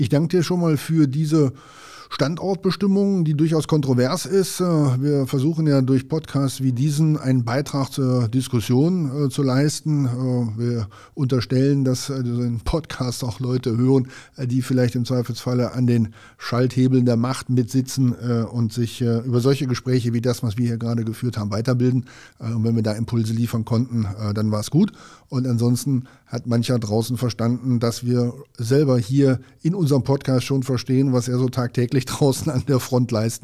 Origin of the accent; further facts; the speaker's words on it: North Rhine-Westphalia, Germany; verabschiede mich wie gewohnt hier aus dem ABC Tower in Köln als Westfale, trotzdem mit einem kölschen Tschö.